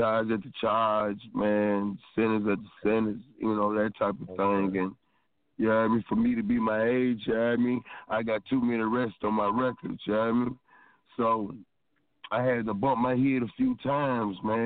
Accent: Milwaukee, Wisconsin, United States; And I'm not originally from Mississippi, though, so, you know what I'm saying, I ain't gonna, you know what I'm saying, take away credit from, man, Milwaukee, you know what I mean, downtown Milwaukee

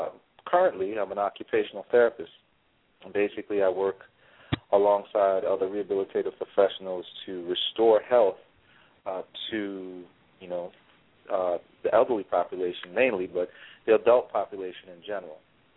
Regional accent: New York City, New York, United States; I'm originally from New York City, and you know, I've been down in the MD DC VA area for, you know, quite some time now, about close to 20 years

